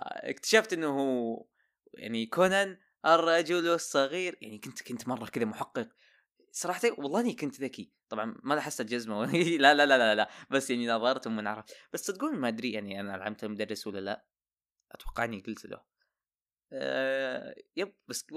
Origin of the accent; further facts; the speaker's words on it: Al-Qassim, Saudi Arabia; now in Northern Borders, Saudi Arabia; أنا قصيمي ساكن بحدود الشمالية، يعني أهل برياض